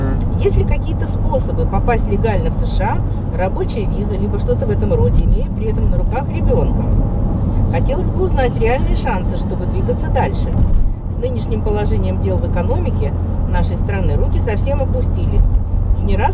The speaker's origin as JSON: {"language": "Russian", "country": "Kazakhstan", "said": "Я из Казахстана."}